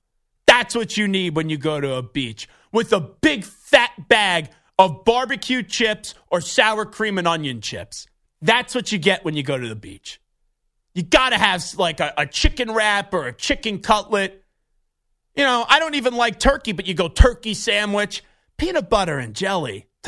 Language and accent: English; New York, United States; No, I have not had rabbit. I'm from New York.